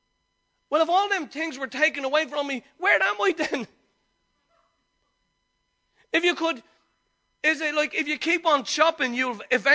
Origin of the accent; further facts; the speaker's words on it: Dublin, Leinster, Ireland; remember when we were all growing up in Dublin